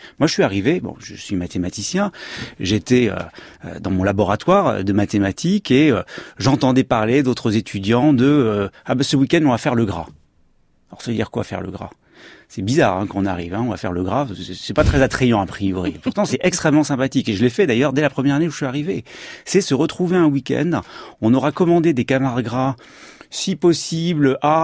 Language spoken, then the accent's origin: French; Paris, Île-de-France, France; je venais de Paris en l'occurrence